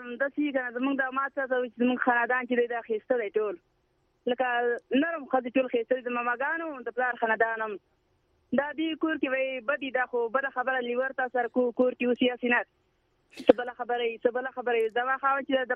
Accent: Khyber Pakhtunkhwa, Pakistan; now in Faisalabad, Pakistan; نو مونږ وزیرستان کې مونږ د وزیرستان یو

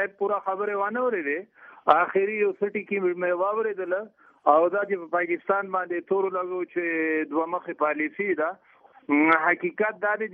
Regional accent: Afghanistan; زه هم افغان یم

